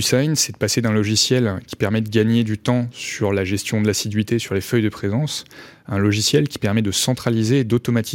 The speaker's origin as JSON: {"language": "French", "town": "Grenoble", "region": "Auvergne-Rhône-Alpes", "country": "France", "said": "Moi, je ne suis pas de Paris. À la base, je suis de Grenoble. Je fais les études en partie à Lille et à Paris."}